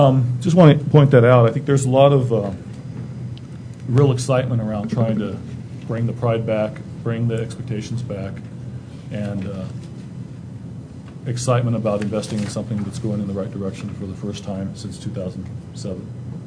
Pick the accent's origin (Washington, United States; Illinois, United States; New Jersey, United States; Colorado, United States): Colorado, United States; San Luis; I grew up in San Luis, Colorado, the town of San Luis. Our family's been here more than 300 years